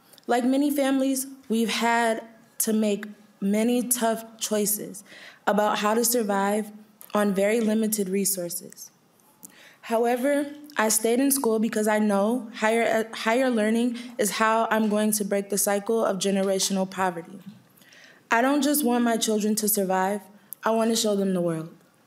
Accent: Minneapolis, Minnesota, United States; I am a first-generation college student, born and raised in Minneapolis and currently a student at Minneapolis Community Technical College.

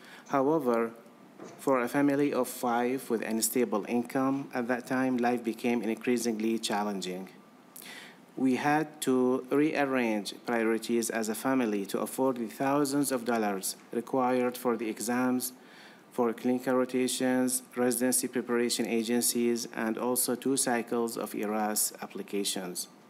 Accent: Iraq; English is a second language; I'm a physician from Iraq.

